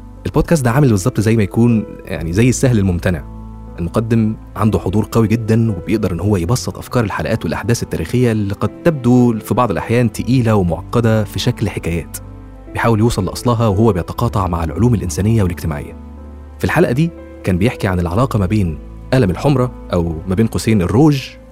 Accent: Egypt

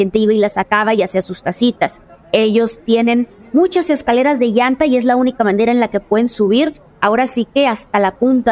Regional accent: Tijuana, Baja California, Mexico; yo me interesé porque justamente soy de Tijuana, Baja California.

